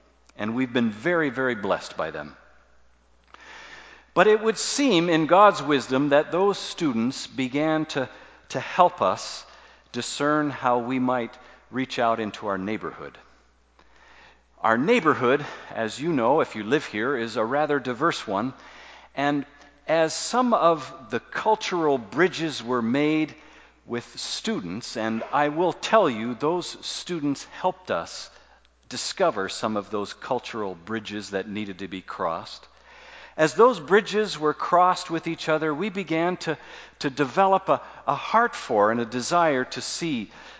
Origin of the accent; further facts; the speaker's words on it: Canada; As a Canadian, I thought, that feels a little bit manipulative.